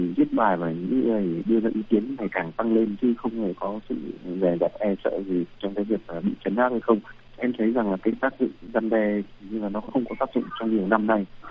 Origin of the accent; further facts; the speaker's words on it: Hanoi, Vietnam; tôi đến từ Hà Nội.